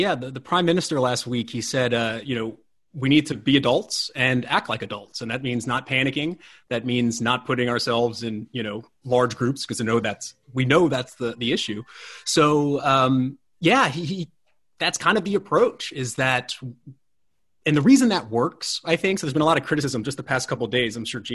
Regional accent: New Orleans, Louisiana, United States; New Orleans. So maybe not the place to be at the moment.

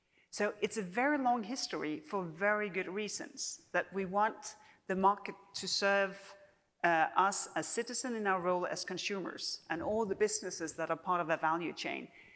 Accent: Denmark; English is a second language; the tradition in my home country, Denmark

